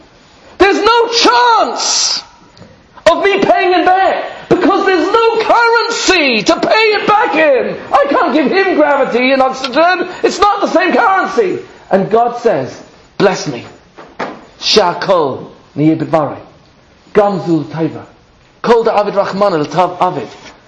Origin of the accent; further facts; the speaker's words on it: England, United Kingdom; I remember growing up in England